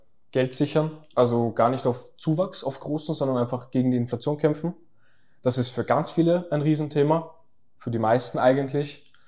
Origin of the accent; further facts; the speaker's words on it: Austria; Bei vielen ist halt die Frage nach dem Rentensystem bei uns in Österreich.